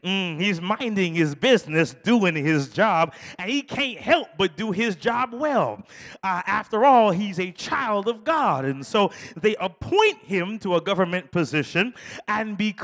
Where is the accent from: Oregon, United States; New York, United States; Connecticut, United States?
New York, United States; Brooklyn; I grew up in Brooklyn, and your pastor grew up in Southeast D.C.